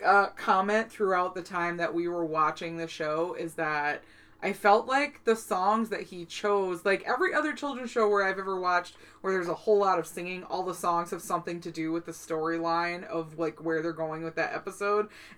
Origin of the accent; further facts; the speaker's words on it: East Coast, United States; I grew up on the East Coast, so we did not get this show.